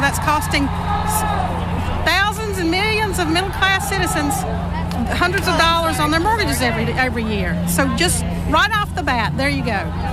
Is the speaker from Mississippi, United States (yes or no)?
yes; Jackson, Mississippi, United States; I'm from Jackson, Mississippi.